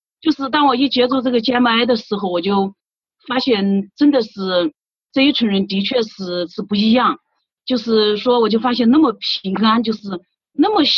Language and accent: Chinese; Jinghe, Xinjiang, China; 我是来自中国大陆新疆博尔塔拉蒙古自治州金河县，